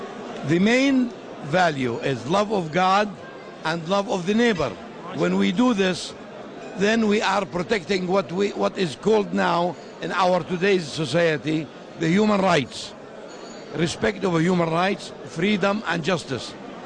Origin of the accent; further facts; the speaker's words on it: Jordan; I come from Jordan, the birthplace of Christianity, where Judaism passed through it, and where Islam also was in Jordan. Since 1400 years, Muslims and Christians in my country have been living together.